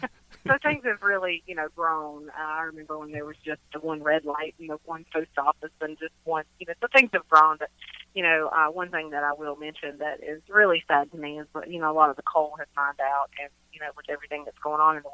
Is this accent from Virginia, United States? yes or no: yes; Grundy, Virginia, United States; now in North Carolina, United States; And I'm from Grundy, Virginia, and my dad was a coal miner.